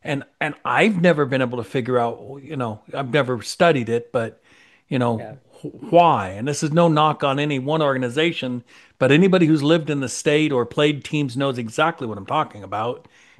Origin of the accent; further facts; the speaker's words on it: San Lorenzo, California, United States; being born and raised in San Lorenzo. So for those listening to this, go, where are you talking about? But we're talking about, Oakland, California, just south of that by 20 miles.